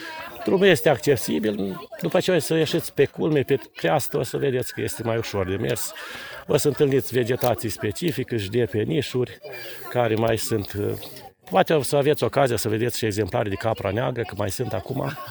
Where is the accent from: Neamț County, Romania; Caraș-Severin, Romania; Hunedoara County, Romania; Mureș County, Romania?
Neamț County, Romania; Sunt de lângă Ceahlău, Pietru Vodă, satul respectiv